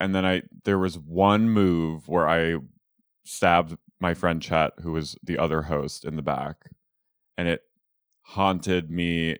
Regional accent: Philadelphia, Pennsylvania, United States; Well, I'm from Philadelphia, so I like that mm-hmm. that city gets some representation

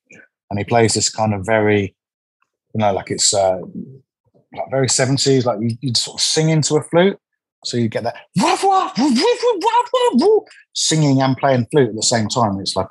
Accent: Maidstone, South East England, United Kingdom; I was brought up in Maidstone down in Kent

